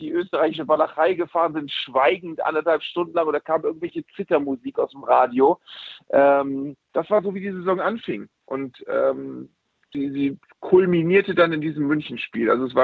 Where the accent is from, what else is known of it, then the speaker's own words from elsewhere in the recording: Bremen, Germany; Naja, als Bremer hat man da, haben glaube ich alle die gleichen Bilder im Kopf.